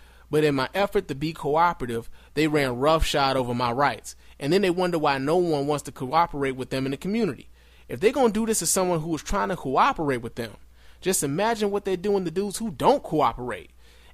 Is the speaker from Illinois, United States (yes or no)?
yes; Chicago, Illinois, United States; born or raised there